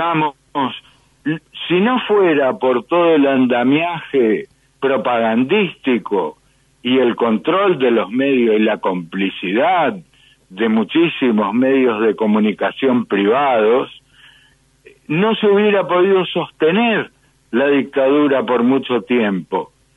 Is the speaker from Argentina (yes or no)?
yes; Argentina; me preguntó a mí, como argentino, cómo se había podido